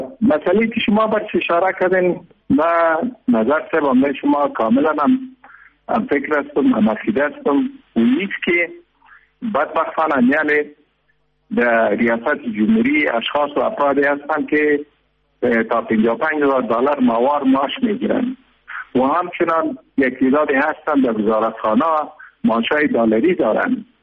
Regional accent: Afghanistan; ما افغان هستیم و افغانستان هست

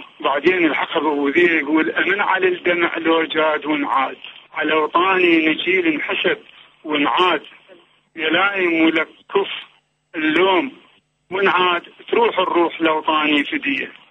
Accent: Baghdad, Baghdad Governorate, Iraq; انا بغدادي من الفضل، من نفس الفضل، يعني من العزه، منطقه العزه.

